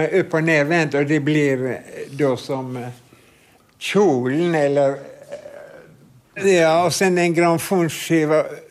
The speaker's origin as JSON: {"language": "Swedish", "town": "Naustdal", "region": "Vestland", "country": "Norway", "said": "i detta ställe Naustdal där jag kommer ifrån"}